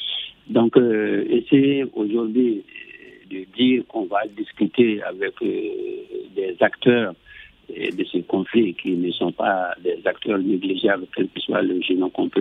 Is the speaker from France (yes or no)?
no; Mali; je pense que nous sommes tous des Maliens